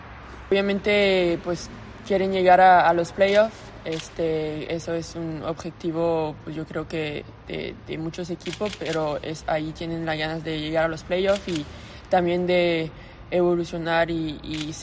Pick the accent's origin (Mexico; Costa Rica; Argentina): Mexico; hablo español, soy de México y ya se siente un poco más como casa.